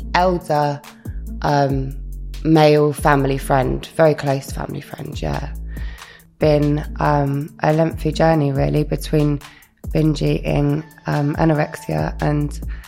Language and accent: English; Bournemouth, South West England, United Kingdom; So I'm from Bournemouth originally, yeah, South Coast.